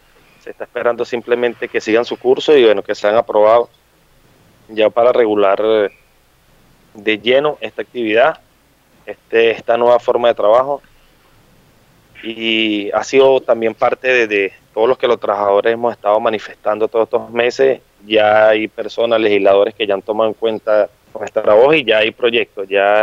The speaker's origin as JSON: {"language": "Spanish", "town": "Caracas", "region": "Capital District", "country": "Venezuela", "moved": "as an adult", "lives_now": "Argentina", "said": "Sí, soy de Venezuela, de Caracas. Resido, este año me vine a Argentina"}